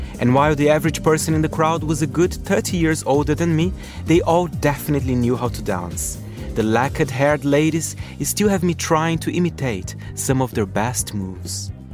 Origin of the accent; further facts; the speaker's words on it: São Paulo, Brazil; one of the first clubs I ever went to, A Louca, in my hometown of São Paulo.